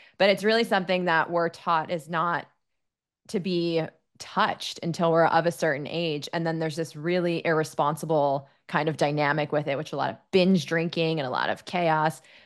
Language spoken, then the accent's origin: English; United States; I mean, as an American, it's interesting, the dynamic and the relationship with alcohol.